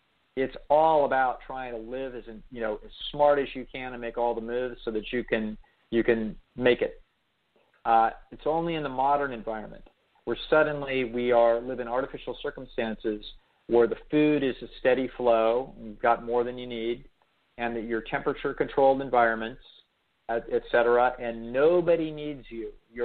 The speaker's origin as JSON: {"language": "English", "region": "California", "country": "United States", "tie": "born or raised there", "said": "because I grew up in California"}